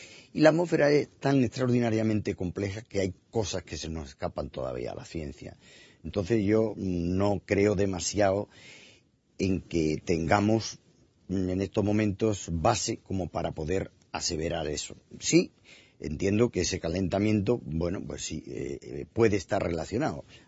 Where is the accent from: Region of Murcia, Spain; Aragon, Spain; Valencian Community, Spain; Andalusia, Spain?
Andalusia, Spain; Seville; además era en Sevilla, cosa que ya de por sí me animaba más puesto que en mi tierra, e ir a mi tierra me anima a cualquier cosa